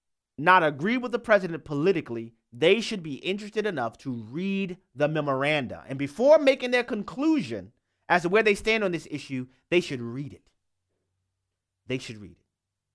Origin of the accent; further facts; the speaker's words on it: Louisiana, United States; We'll go first to my home state of Louisiana, where David is on the line.